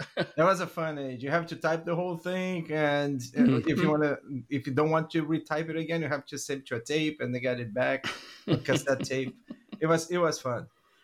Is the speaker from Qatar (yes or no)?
no; Brazil; I was walking a department store in my hometown in Brazil